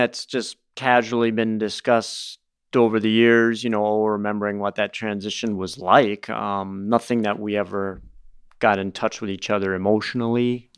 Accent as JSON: {"language": "English", "region": "Florida", "country": "United States", "lives_now": "Minnesota, United States", "said": "am I really from Florida? Because now I've lived in Minnesota longer than any other place in my life."}